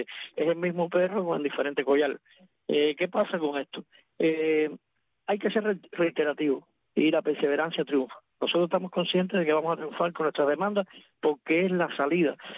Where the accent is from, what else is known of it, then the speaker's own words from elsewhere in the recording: Cuba; nosotros como campesinos cubanos.